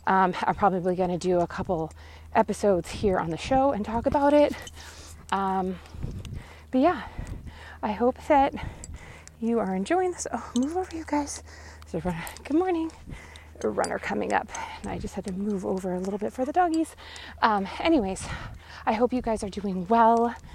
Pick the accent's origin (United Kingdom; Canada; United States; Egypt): United States; Washington; also born or lived in Las Vegas; But I'm a Washingtonian girl, okay? Like I was born and raised in Washington, lived there for almost all my life. I lived in Vegas for 4 years in my 20s